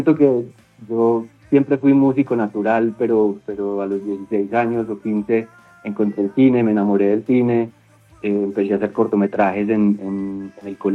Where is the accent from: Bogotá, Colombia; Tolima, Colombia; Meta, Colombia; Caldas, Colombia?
Caldas, Colombia; Manizales; Yo cuando venía a Manizales, yo soy de Manizales, cuando venía a vacaciones